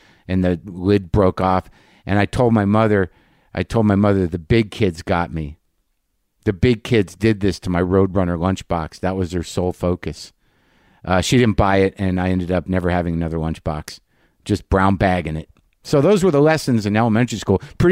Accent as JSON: {"language": "English", "town": "Albuquerque", "region": "New Mexico", "country": "United States", "tie": "born or raised there", "also_born_or_lived": "New Jersey / Alaska"}